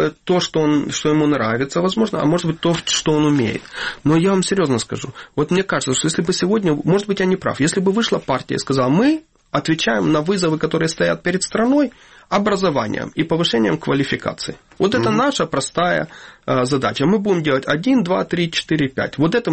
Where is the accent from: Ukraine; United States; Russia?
Ukraine; стал настоящим украинцем, с моей точки зрения. Да? Несмотря на то, что я разговариваю на русском языке.